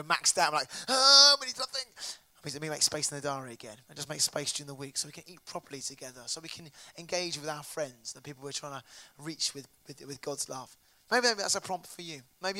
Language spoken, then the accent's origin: English; South East England, United Kingdom; now in Brighton, United Kingdom; I guess I was brought up in Buckinghamshire, and when we do eat with together, it's kind of dinner parties.